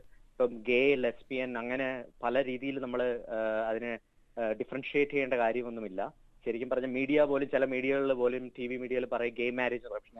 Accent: Kerala, India; moved away; Okay, ഞാൻ കേരളത്തിലാണ് ജനിച്ചു വളർന്നതും പഠിച്ചതുമെല്ലാം. പക്ഷെ കേരളം വിട്ട് ഇപ്പൊ 17 വർഷമായി.

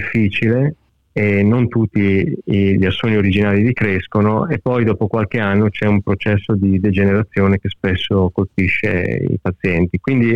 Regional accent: Bergamo, Lombardy, Italy; moved away; also born or lived in Apulia; Puglia, però ci siamo trasferiti a Bergamo perché lì c'era del lavoro, evidentemente. E niente, quindi sono cresciuto a Bergamo, avevo tanti amici, io ho ancora gli amici dell'infanzia, quando vado in Italia

